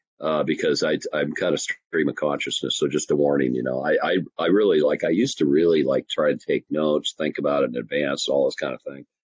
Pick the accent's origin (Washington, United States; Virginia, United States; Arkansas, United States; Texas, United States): Washington, United States; Seattle; So I grew up in Seattle, Washington, in the middle of the city.